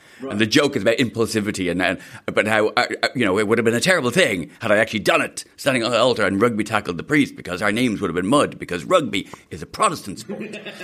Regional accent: Ireland; growing up in Ireland, you know, being Irish

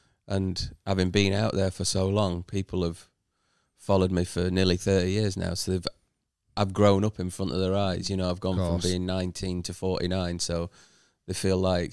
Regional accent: United Kingdom; as a British player

